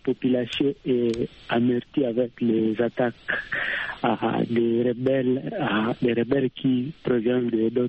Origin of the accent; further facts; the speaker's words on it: Beni, North Kivu, DR Congo; parce que moi, je suis de Beni